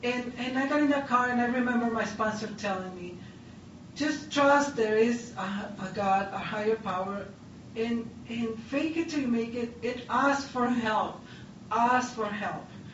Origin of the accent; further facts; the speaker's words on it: Ensenada, Baja California, Mexico; And I'm from Ensenada, Mexico, and I grew up in the ocean.